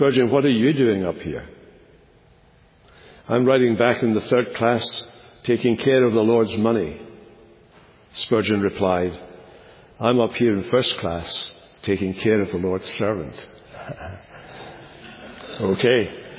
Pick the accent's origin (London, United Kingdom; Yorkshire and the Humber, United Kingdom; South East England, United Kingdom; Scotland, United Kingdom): Scotland, United Kingdom; I came from Scotland.